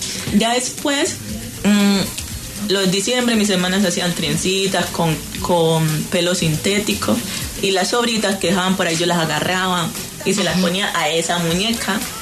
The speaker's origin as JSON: {"language": "Spanish", "town": "Guiniguini", "region": "Chocó", "country": "Colombia", "tie": "born or raised there", "lives_now": "Medellín, Colombia", "said": "yo nací en Guiniguini, un corregimiento del Chocó en el San Juan. Realmente cuando me vine a Medellín"}